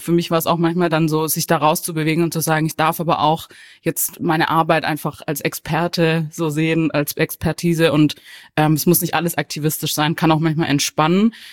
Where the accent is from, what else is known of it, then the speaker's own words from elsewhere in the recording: Baden-Württemberg, Germany; Ich bin ja auch im Schwäbischen aufgewachsen.